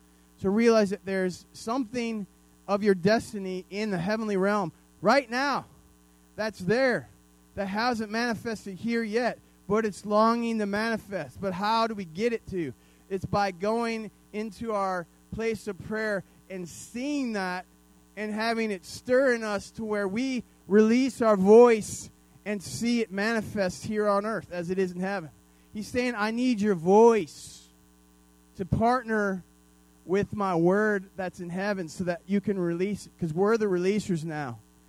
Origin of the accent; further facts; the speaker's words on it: Dallas, Texas, United States; I'm not from here anymore. I'm not from Dallas anymore.